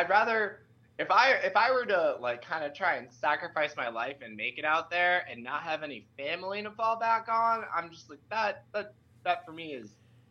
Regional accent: Massachusetts, United States; also born or lived in Fresno; try my luck back in Massachusetts, because I hadn't really lived as an adult around back in my hometown and on my own just yet.

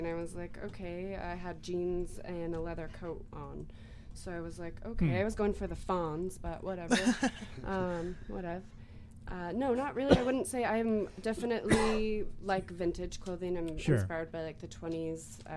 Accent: Spokane Valley, Washington, United States; I'm born and raised in Spokane, Spokane Valley specifically

